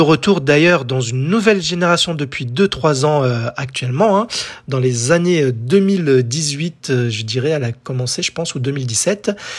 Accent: France; c'est bien chez nous, en France, bien plus qu'aux States, bien plus qu'au Royaume-Uni et qu'ailleurs.

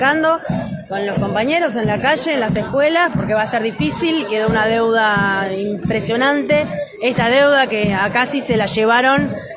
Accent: Florencio Varela, Buenos Aires Province, Argentina; Sí, somos de Florencio Varela.

